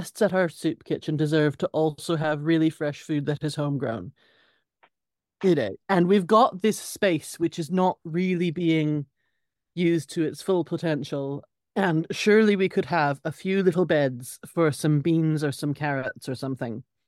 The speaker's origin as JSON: {"language": "English", "region": "Saskatchewan", "country": "Canada", "lives_now": "London, United Kingdom", "said": "I am a transplanted Saskatchewan girl. I'm Canadian originally, but I live in London, UK."}